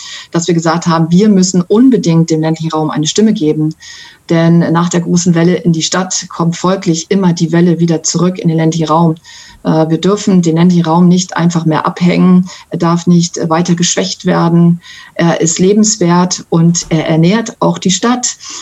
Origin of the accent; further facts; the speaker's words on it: Singapore; now in Hamburg, Germany; Ja, ich bin ja eigentlich Stadtmensch. Also ich bin in der Metropole Singapur groß geworden. Und hat es mich zurück nach Hamburg verschlagen.